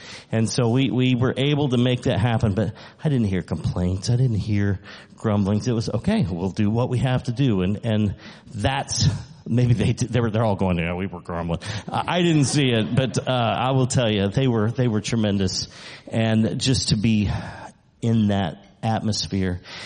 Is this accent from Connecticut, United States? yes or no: no; Missouri, United States; And I'm from Missouri